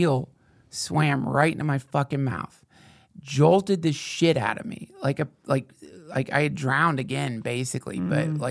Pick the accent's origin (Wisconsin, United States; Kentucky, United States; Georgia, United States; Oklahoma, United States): Georgia, United States; But you know, I grew up